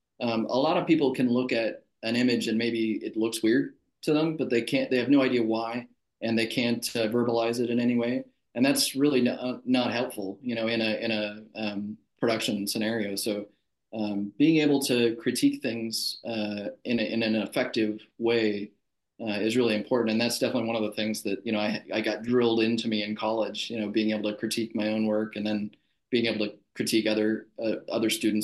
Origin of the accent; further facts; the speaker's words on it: Lincoln, Nebraska, United States; I come from a relatively small town. I'm from Lincoln, Nebraska, and they don't make a lot of movies in Lincoln, Nebraska.